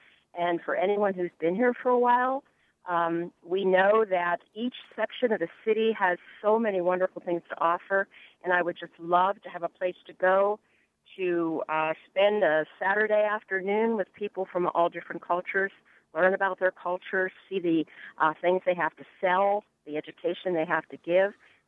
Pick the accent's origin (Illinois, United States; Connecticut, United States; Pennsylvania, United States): Pennsylvania, United States; Pittsburgh; I just wanted to say that I am a true Pittsburgher. I grew up in Bloomfield.